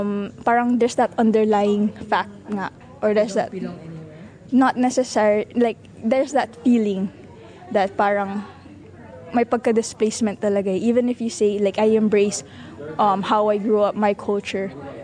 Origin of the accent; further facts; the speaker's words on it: Northern Mariana Islands; also born or lived in Philippines; they know I'm the island girl, I'm from Saipan.